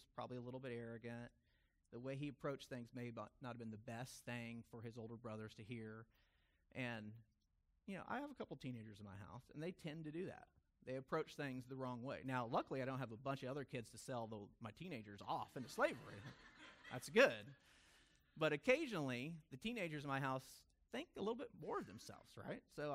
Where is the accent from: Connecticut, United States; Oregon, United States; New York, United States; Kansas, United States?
Kansas, United States; Kansas City; also born or lived in Colorado; Now, so I was born in Colorado, but I grew up in Kansas City. So I haven't been in Texas a whole long time